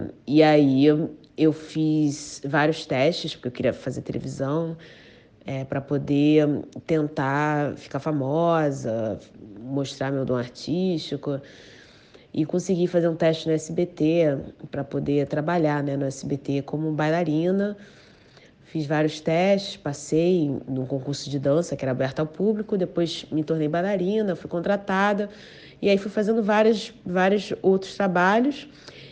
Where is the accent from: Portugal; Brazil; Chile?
Brazil; Rio de Janeiro; born there; E eu morava na Tijuca, nasci, na verdade, ali em São Cristóvão